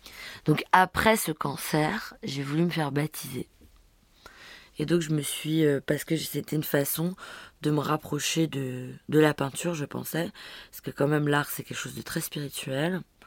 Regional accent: Denmark; c'est comme ça que moi j'ai grandi au Danemark. Et c'est une grande partie de ma vie, de mon éducation. Aussi le fait d'avoir été une émigrée. Enfin avec une mère polonaise

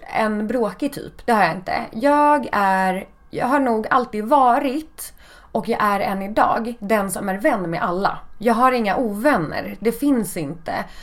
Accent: Haninge, Stockholm County, Sweden; Jag är från Stockholm. Mm. Ja, jag är uppvuxen i Haninge.

